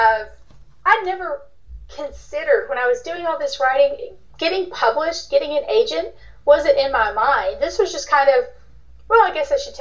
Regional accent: Texas, United States; Okay, so I'm actually visiting my mom in my hometown in East Texas.

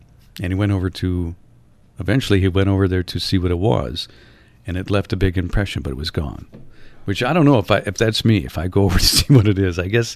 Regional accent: Norway, Michigan, United States; It's not far from my hometown in Norway, Michigan.

